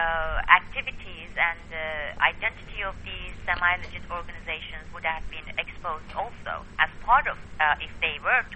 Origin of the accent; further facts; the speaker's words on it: United States; And I am part of this country. I am an American.